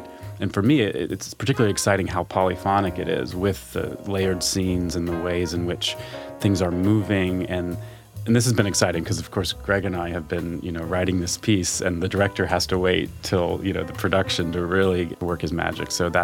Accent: New York, United States; You know, we're all from New York, so it was exciting to be able to share that piece with the New York audience

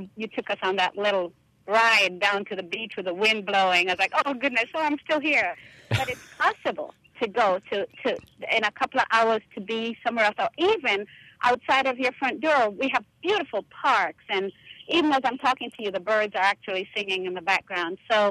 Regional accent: Jamaica; now in Tallahassee, United States; I'm a transplant because I'm originally from Jamaica

